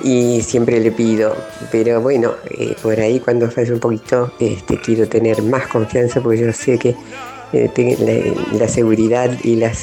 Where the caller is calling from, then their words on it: Ituzaingó, Buenos Aires Province, Argentina; de Ituzaingó, Buenos Aires.